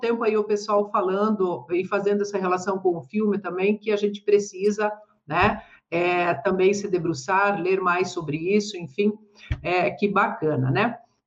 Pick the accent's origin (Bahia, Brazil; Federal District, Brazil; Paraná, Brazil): Paraná, Brazil; Francisco Beltrão; O Polo de Francisco Beltrão, ali, minha terra, né?